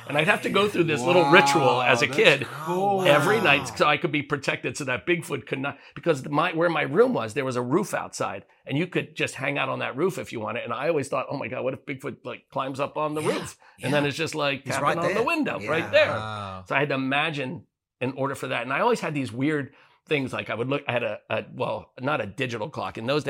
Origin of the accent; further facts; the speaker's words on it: New Jersey, United States; I mean, I grew up in New Jersey, okay?